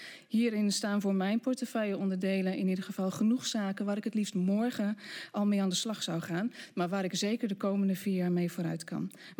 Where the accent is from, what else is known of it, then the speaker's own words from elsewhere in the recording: Ommen, Overijssel, Netherlands; geboren en getogen in Ommen aan de Overijsselse Vecht, in een zoals dat toen heette arbeidersgezin, waarin mijn moeder en mijn vader met moeite de eindjes aan elkaar konden knopen. In 1986 ben ik als eerste uit de familie gaan studeren in Utrecht.